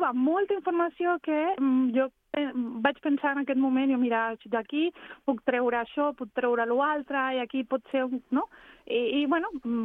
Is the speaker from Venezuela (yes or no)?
yes; Venezuela; now in Vilanova i la Geltrú, Spain; jo soc veneçolana i porto aquí gairebé 20 anys.